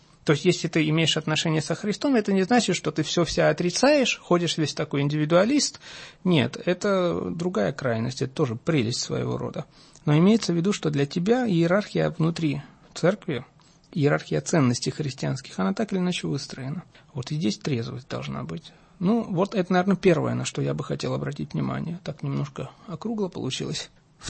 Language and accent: Russian; Armenia; я родом с Армении, да, вот. Ну, я православный, так получилось, по Божьему промыслу, что я член православной церкви, не армянской, а вот русской православной церкви.